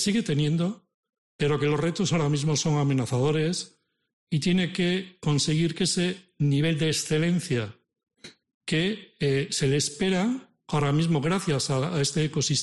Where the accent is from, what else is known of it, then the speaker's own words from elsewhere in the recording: Cantabria, Spain; moved away; llevo 20 años ya fuera de Cantabria, pero no hay día que no lea los medios de comunicación de mi tierra